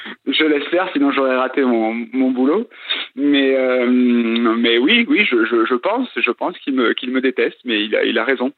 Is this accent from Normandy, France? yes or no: no; Pradines, Occitanie, France; j'ai vécu, je suis de Pradines, donc du coup forcément je suis un enfant de là-bas